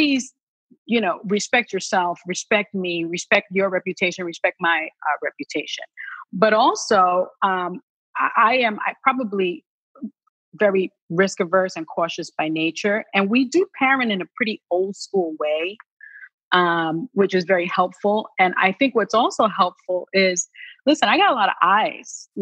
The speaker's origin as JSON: {"language": "English", "town": "Bronx", "region": "New York", "country": "United States", "tie": "born or raised there", "said": "And I grew up in the South Bronx. I grew up in the projects, and project people watch"}